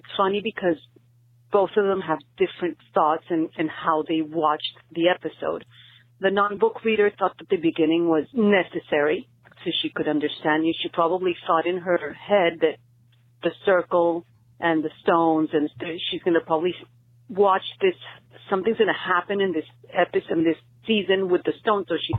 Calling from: Miami, Florida, United States; I'm calling from Miami.

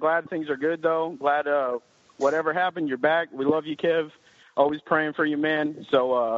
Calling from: Miami, Florida, United States; Miami, Florida, rolling with the Hurricanes, you

